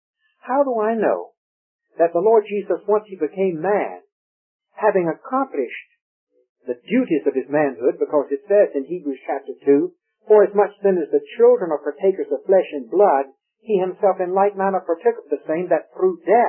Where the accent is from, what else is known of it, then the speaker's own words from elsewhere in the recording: Raleigh, North Carolina, United States; now in Goldsboro, United States; I was born and brought up in Raleigh, North Carolina. Right now, I live in Goldsboro.